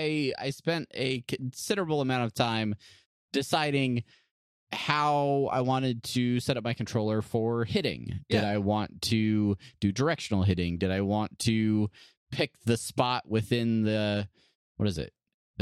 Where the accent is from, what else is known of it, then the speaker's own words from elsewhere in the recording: San Diego, California, United States; My favorite team, the Padres, because I love disappointment and I love heartache, and I grew up in San Diego.